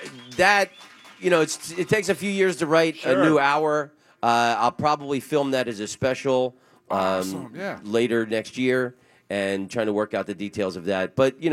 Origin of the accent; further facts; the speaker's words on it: Oviedo, Florida, United States; You know, my mom and I walked around Lake Eola the other day, and I'm from Oviedo.